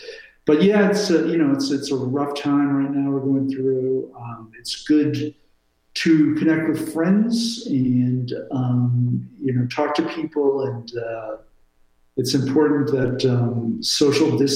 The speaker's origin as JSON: {"language": "English", "region": "New York", "country": "United States", "tie": "born or raised there", "said": "I grew up in New York. I don't like to drive."}